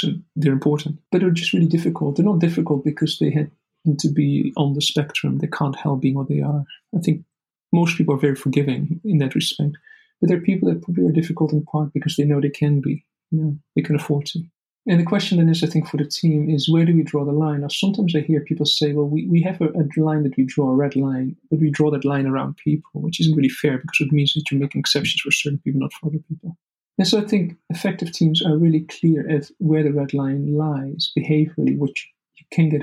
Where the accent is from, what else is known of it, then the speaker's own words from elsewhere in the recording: Netherlands; the Netherlands, you know, which is my home country